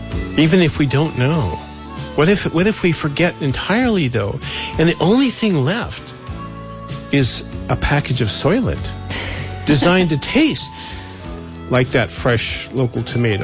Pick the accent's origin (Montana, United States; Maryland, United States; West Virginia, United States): Montana, United States; Billings; And yet, in my hometown of Billings, Montana, there is a thriving farmers market